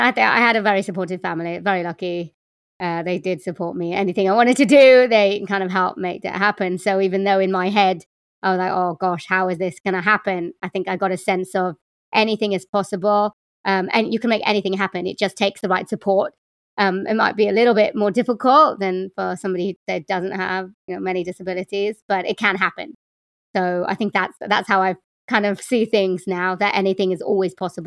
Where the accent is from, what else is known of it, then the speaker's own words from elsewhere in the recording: Wales, United Kingdom; born there; I live in the UK, in Wales. I was born in Wales, but I'm Indian. My parents are from India and they came here in the 70s. But I am a female, born female.